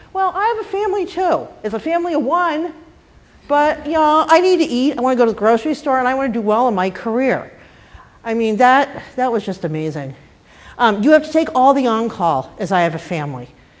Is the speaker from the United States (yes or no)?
yes; Boston, Massachusetts, United States; accent: Boston; now in Colorado, United States; Had to take speech training because I grew up in Boston. I still have some of the accent. It was much worse before. People couldn't understand me in Colorado